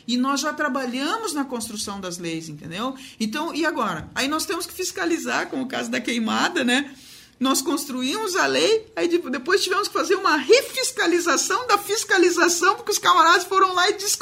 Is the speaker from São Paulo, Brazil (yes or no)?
no; São Borja, Rio Grande do Sul, Brazil; eu sou lá de São Borja e eu represento a Aspam